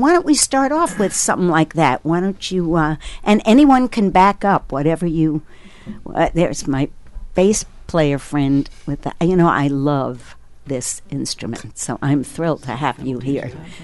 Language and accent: English; Brooklyn, New York, United States; I'm from Brooklyn, and I live here, so we've just kind of switched places